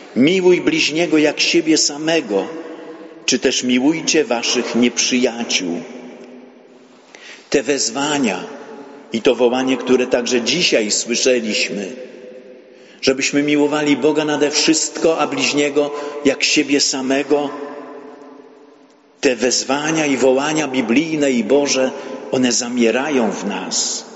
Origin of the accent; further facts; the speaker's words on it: Silesian Voivodeship, Poland; I tego nie idzie zrozumieć, powiedzielibyśmy u nas na Śląsku.